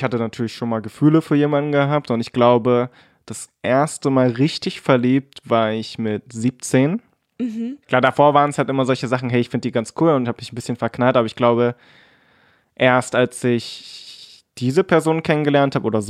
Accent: Cottbus, Brandenburg, Germany; meine Geschwister und ich, wir sind alle hier aufgewachsen in Cottbus und sind ziemlich deutsch, also ich zumindest.

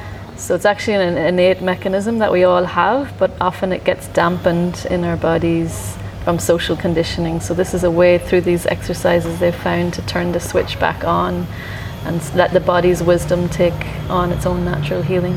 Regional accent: Ireland; I'm from Ireland originally

